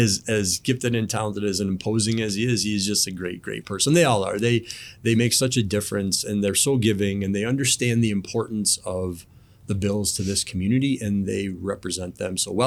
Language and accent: English; Plattsburgh, New York, United States; now in Buffalo, United States; And I was like, yes, it is. That's my hometown.